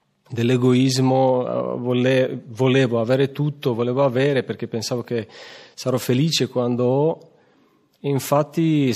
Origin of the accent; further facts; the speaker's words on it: Slovakia; Italian is a second language; Io vengo dalla Slovacchia. Anche io sono entrato in comunità con i miei 22 anni